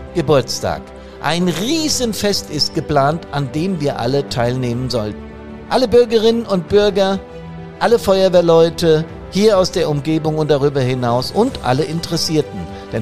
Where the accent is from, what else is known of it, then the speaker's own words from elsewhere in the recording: Bad Soden, Hesse, Germany; Ich bin aus der Nachbarstadt Bad Soden